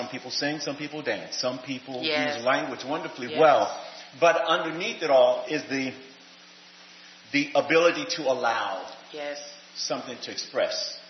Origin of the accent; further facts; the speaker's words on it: the South, United States; I am from the South